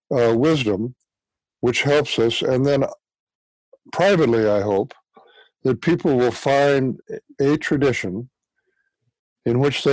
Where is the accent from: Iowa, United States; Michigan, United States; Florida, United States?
Iowa, United States; Cedar Rapids; I grew up in a Presbyterian church and congregation, a very supportive community congregation in my hometown of Cedar Rapids, Iowa.